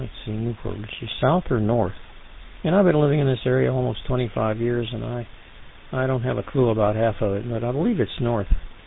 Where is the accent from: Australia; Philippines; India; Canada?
Philippines; moved away as an adult; now in United States; When we came from the Philippines, we had a choice.